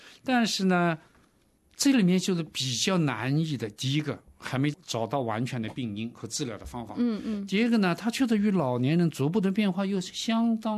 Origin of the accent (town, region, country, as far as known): China